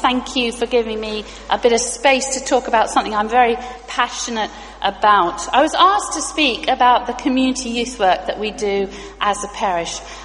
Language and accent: English; India; also born or lived in Pakistan; now in United Kingdom; although I grew up in India and Pakistan